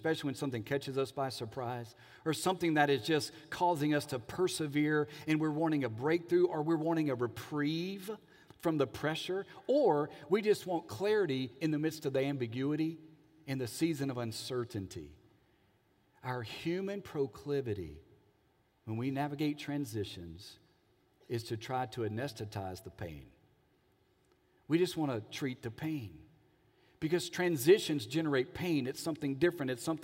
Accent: Alexandria, Louisiana, United States; When I was growing up in Alexandria, Louisiana, I had my brother right here, my mother right here, and we lived about 12 minutes from Kincaid Lake.

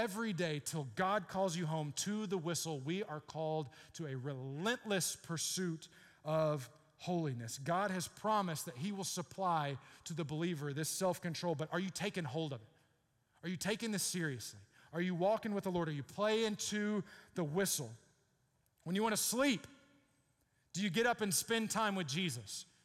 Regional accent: Beaumont, Texas, United States; I grew up in Beaumont, which is not part of Houston.

